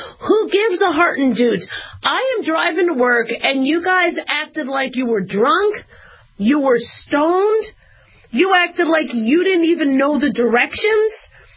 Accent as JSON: {"language": "English", "town": "Las Vegas", "region": "Nevada", "country": "United States", "said": "And I'm expecting, because I'm from Vegas, I'm expecting somebody to complain"}